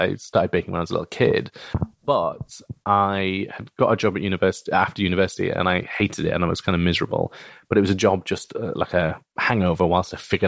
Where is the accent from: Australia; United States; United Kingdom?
United Kingdom; Bradford, Yorkshire and the Humber; because I grew up in Bradford, and I don't really have a strong Yorkshire or Bradford accent